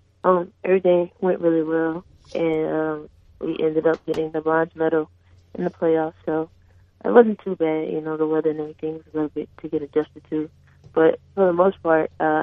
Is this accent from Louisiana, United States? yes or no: yes; Louisiana, United States; I'm from South Louisiana. Like, I've seen it snow 2 times my whole life, and I've been there my whole life.